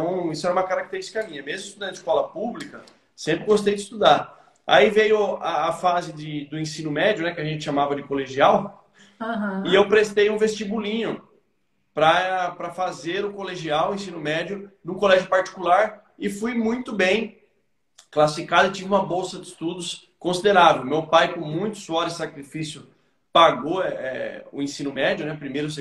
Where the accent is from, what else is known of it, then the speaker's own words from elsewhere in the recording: Sorocaba, São Paulo, Brazil; eu tô aqui em Sorocaba nesse exato momento, né? E é a minha terra natal. Eu nasci e cresci nessa cidade maravilhosa que eu amo, que toda a minha família é daqui de Sorocaba, do interior de São Paulo.